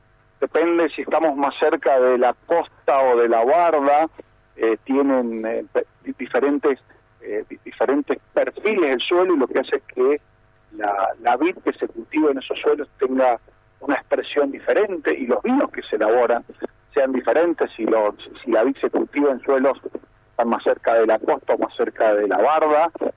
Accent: Mendoza, Argentina; Seguramente se debe notar en mi acento. Nací en Mendoza, me formé en Mendoza

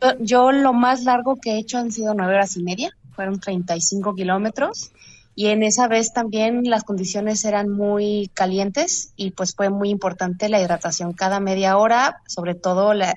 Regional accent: Mexico; Creo que no es tan picante como nos hacen fama.

